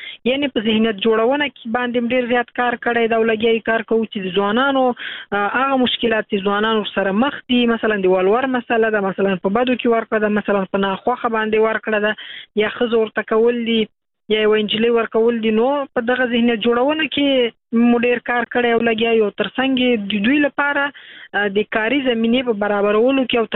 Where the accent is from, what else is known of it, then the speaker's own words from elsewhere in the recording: Afghanistan; مونږ افغانان یو، دا باید نو وای چې دا زما خپل ولایت ده